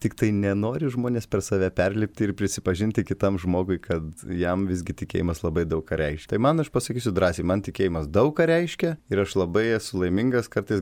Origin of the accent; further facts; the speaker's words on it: Tauragė, Tauragė County, Lithuania; aš augau Tauragėje.